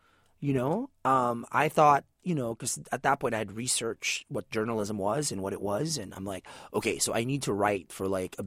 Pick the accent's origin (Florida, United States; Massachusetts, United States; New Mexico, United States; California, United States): California, United States; growing up in California, I just assumed that that meant Mexican, and I'm Filipino.